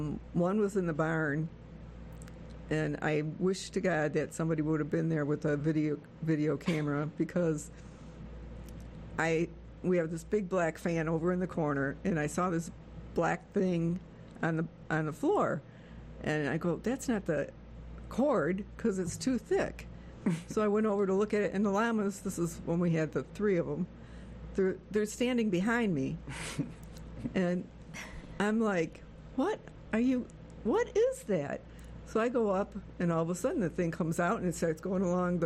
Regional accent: Michigan, United States; I'm from Michigan.

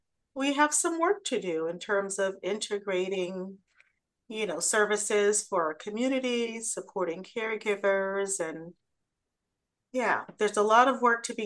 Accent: New York City, New York, United States; also born or lived in South Florida; now in North Carolina, United States; I'm from New York City. Born in Brooklyn, New York. I've been a transplanted North Carolinian for almost 25 years now.

